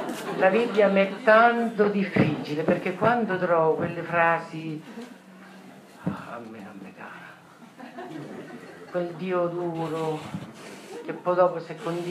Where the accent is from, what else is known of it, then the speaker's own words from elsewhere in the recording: Montegranaro, Marche, Italy; E vengo da Monteranaro.